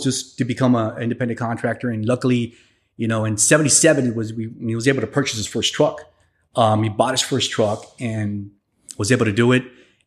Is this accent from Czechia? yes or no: no; San Antonio, Texas, United States; also born or lived in Piedras Negras; So I was born there in Mexico in 73. So my mom and dad, didn't speak in English, you know, but I was raised in San Antonio. So 74, 75, we moved to San Antonio